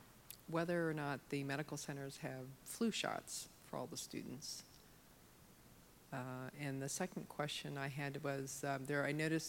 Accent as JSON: {"language": "English", "town": "Baltimore", "region": "Maryland", "country": "United States", "said": "Baltimore, Maryland."}